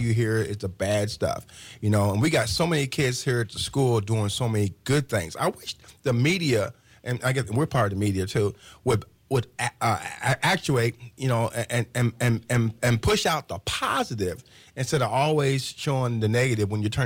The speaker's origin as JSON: {"language": "English", "town": "Terre Haute", "region": "Indiana", "country": "United States", "tie": "born or raised there", "said": "My hometown."}